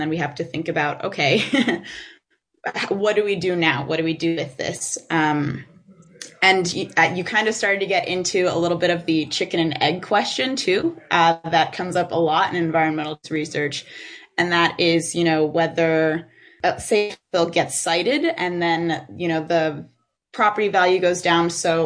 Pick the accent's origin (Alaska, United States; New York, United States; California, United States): New York, United States; Livingston Manor; I grew up in Sullivan County in Livingston Manor. My family runs and works Snowdance Farm.